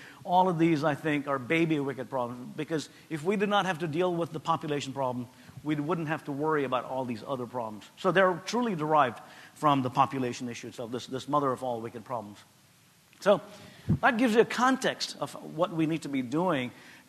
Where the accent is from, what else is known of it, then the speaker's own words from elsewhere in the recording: India; I grew up in India at a time in the 1950s and 1960s when India was a basket case.